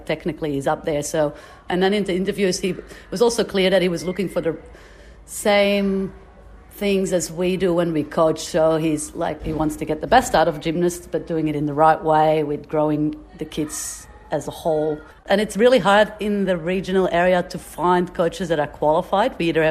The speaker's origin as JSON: {"language": "English", "country": "Belgium", "moved": "yes", "lives_now": "Albury, Australia", "said": "I'm from Belgium. I came straight to Albury, so 10 years ago."}